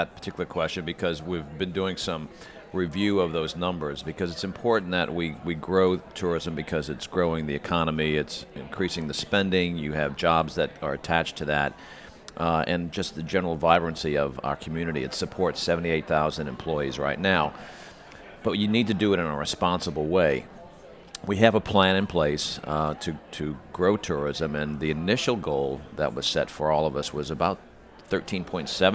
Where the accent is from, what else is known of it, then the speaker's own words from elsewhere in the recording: New Orleans, Louisiana, United States; I grew up in New Orleans. I remember playing in the Quarter when my dad worked at Channel 6.